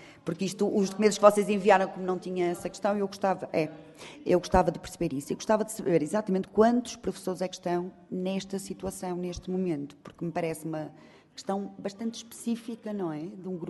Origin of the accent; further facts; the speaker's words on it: Porto, Portugal; eu também sou do Porto